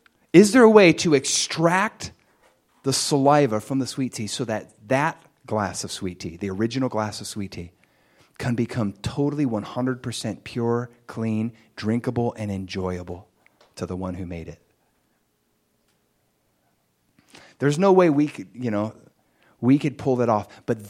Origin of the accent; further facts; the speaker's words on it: the South, United States; so I'm from the South, so let's say nice cold sweet tea, right?